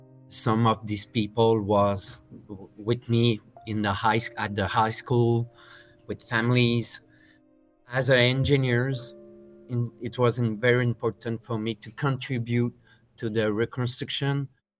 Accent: Lac-Mégantic, Quebec, Canada; born there; I was born in Lac Megantic too.

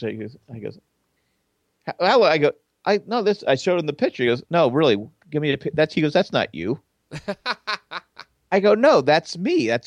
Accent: San Diego, California, United States; I was like the only person in San Diego on my street and my school that was a Padre fan growing up in San Diego.

